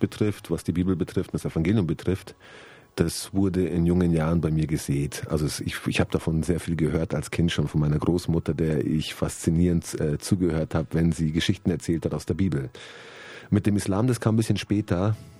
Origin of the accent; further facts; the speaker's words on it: Munich, Bavaria, Germany; born there; Ich bin in München geboren.